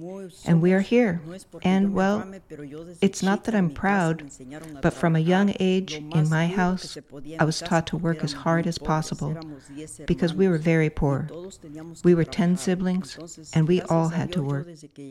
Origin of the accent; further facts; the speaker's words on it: Putla de Guerrero, Oaxaca, Mexico; moved away as an adult; now in United States; I'm originally from Putla de Guerrero, Oaxaca. I came to the United States because my husband had already been here since 1986.